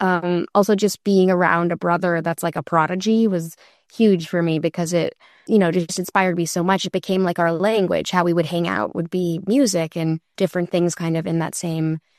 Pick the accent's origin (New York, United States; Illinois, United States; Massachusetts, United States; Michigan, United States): Massachusetts, United States; Boston; we're from Boston, so there are basements in Boston.